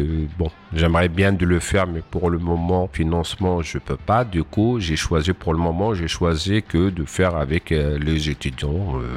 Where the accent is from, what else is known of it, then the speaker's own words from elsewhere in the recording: Kabylie, Algeria; Chez nous, bon, je suis d'origine de l'Algérie, de la Kabylie.